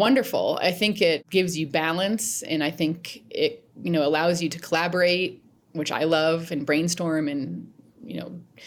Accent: Ohio, United States; moved away as an adult; also born or lived in Boston / Denver; Born and raised in Ohio, a small town in Ohio, I went to Boston College after high school and moved out to Denver with three of my childhood girlfriends

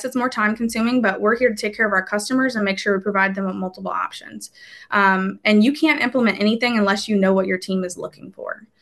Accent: New Orleans, Louisiana, United States; walking into a group of 35 technicians from Mobile, Alabama, and I'm from New Orleans.

